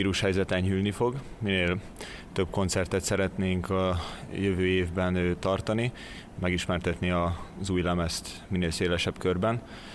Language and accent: Hungarian; Mohács, Baranya, Hungary; Mi mind mohácsiak vagyunk, egytől egyik kivétel nélkül a zenekarban.